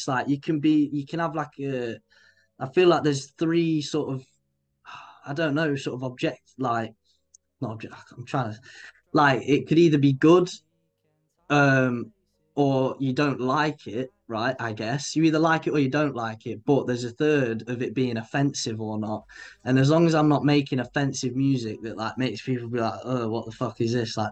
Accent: Grimsby, East Midlands, United Kingdom; born there; I was born in Grimsby, right? And I live somewhere else in Lincolnshire. Like my family lives somewhere else in Lincolnshire.

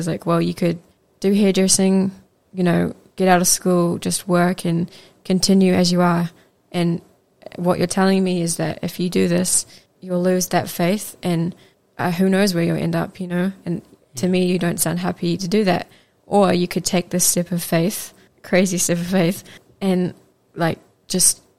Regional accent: Tauranga, Bay of Plenty, New Zealand; I grew up in Tauranga, and I'm 18.

